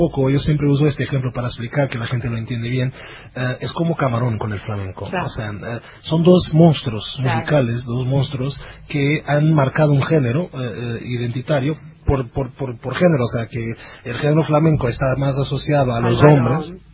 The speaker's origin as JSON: {"language": "Spanish", "region": "Lisbon", "country": "Portugal", "said": "Yo soy de Lisboa, Portugal."}